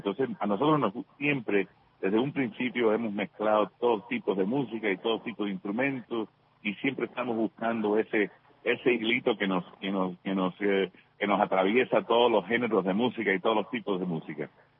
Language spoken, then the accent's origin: Spanish; Miami, Florida, United States; yo me crié en Miami, que es una ciudad muy internacional